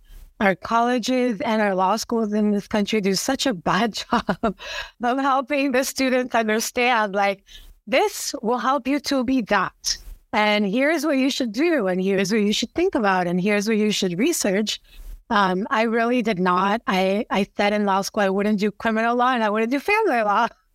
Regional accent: Kendall, Florida, United States; I grew up in Kendall, which is kind of suburbs of Miami.

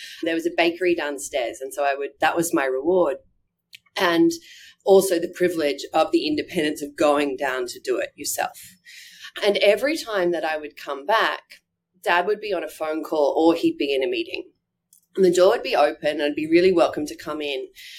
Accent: Bundaberg, Queensland, Australia; So I grew up in Bundaberg.

